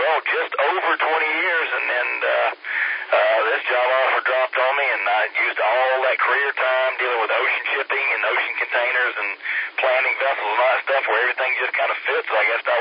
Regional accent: Greenville, South Carolina, United States; I'm originally from Greenville, so I had a company up here approach me about it and went in, and here I was moving back to Greenville about 6 months ago.

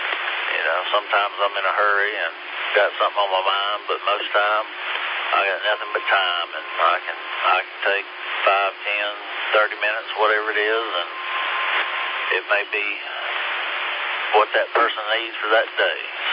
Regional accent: Elberton, Georgia, United States; I grew up down on Bobby Brown Park Road in Elberton, and across the road in Calum Falls

